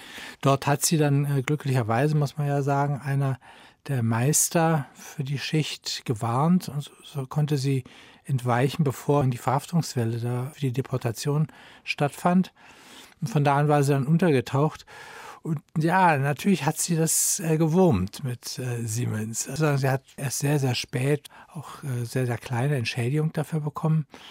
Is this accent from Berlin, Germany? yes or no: yes; Berlin, Germany; born there; Ja, sogar meine Mutter ist 21 in Berlin geboren. Insofern, ja, einigermaßen waschecht.